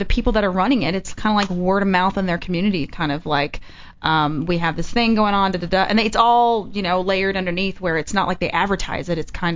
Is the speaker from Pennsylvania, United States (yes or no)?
no; Texas, United States; I'm from Texas, and it's like I never stumbled across this stuff in Texas.